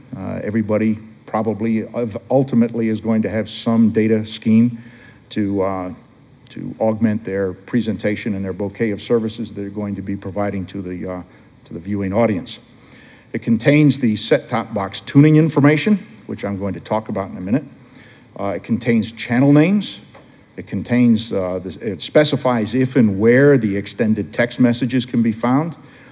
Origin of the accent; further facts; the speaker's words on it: New Jersey, United States; I'm from New Jersey. I'm outside of Philadelphia.